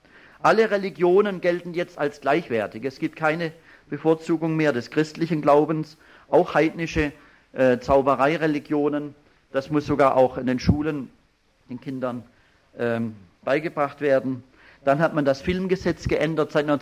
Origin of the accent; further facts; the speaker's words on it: Germany; Wie Sie hören, ich bin ja Deutscher und deshalb möchte ich auch einiges aus der deutschen Situation als warnendes Beispiel bringen